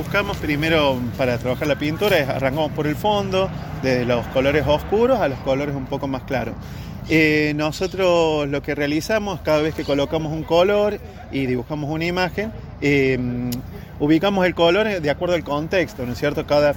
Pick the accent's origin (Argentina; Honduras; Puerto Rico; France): Argentina; Córdoba; Nosotros somos oriundos de Córdoba, así que sobre todo nuestros trabajos están ahí.